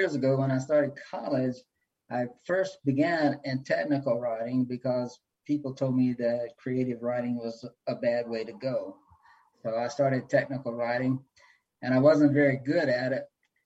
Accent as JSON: {"language": "English", "town": "Marouge", "region": "Louisiana", "country": "United States", "tie": "born or raised there", "lives_now": "Haywood County, United States", "said": "I grew up in a place in Louisiana called Marouge. The population was 800. There were 15 kids in my graduating class in high school."}